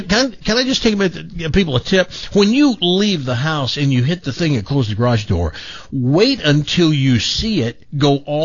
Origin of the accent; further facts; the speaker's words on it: Tennessee, United States; because I was from Tennessee, and even though we did a lot of hillbilly hick things that we said wrong, I'd never heard that.